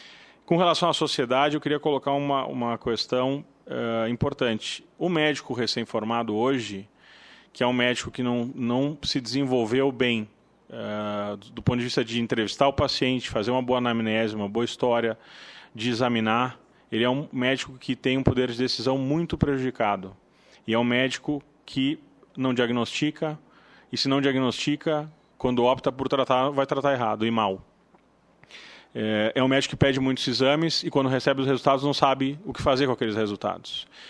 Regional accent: Rio Grande do Sul, Brazil; moved away as an adult; now in São Paulo, Brazil; Sou gaúcho, me formei no Rio Grande do Sul, mas exerço a profissão em São Paulo já há mais de 10 anos

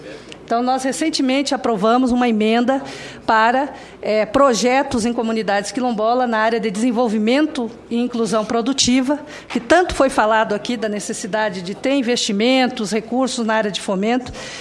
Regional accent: Rio Grande do Sul, Brazil; um grande guerreiro dos Pampas, lá do meu estado, que me orgulha muito

